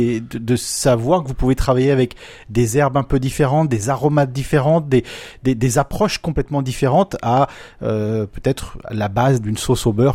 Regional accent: France; on est français

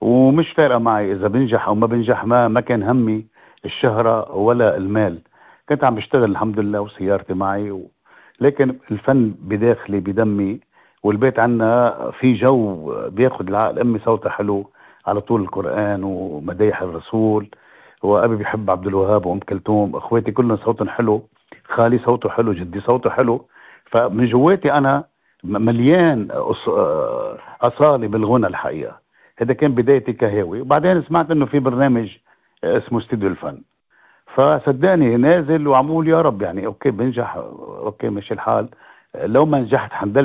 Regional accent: Tripoli, North Governorate, Lebanon; مش لأنه بلدي طرابلس معروفة ببلد الفقير بيسموه أم الفقير

